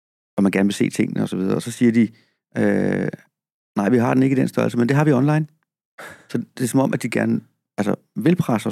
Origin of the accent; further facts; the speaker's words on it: Frederiksværk, Capital Region of Denmark, Denmark; Jeg har også skammet mig over, at jeg var fra Frederiksværk